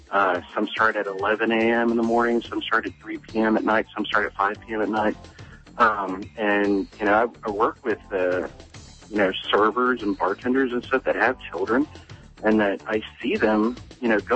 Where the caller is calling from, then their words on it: Houston, Texas, United States; I'm calling from East End, part of Houston here.